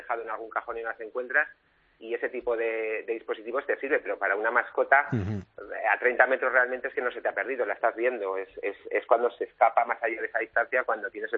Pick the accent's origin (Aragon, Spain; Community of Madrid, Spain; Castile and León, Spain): Castile and León, Spain; Aranda de Duero; Pues yo soy de Aranda de Duero, de la provincia de Burgos